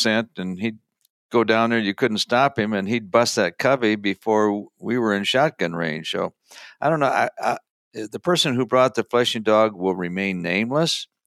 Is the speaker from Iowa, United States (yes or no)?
yes; Iowa, United States; As you know, I grew up in Iowa, went to Iowa State. Then I left and went to work for the South Dakota Game and Fish Department.